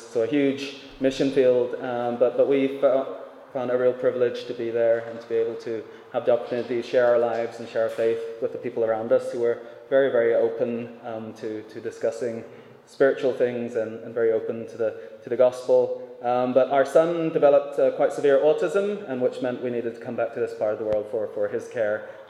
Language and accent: English; Bangladesh; also born or lived in England; So I grew up in Bangladesh, and then did some of my higher education in England, and then went back to Bangladesh